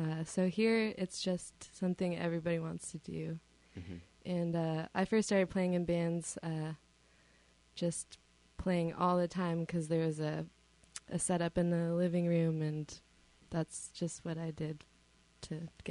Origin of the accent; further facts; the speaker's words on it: Missoula, Montana, United States; also born or lived in New York City; went to Lubbock, Texas, and then to Missoula, Montana, my hometown, and then to New York City.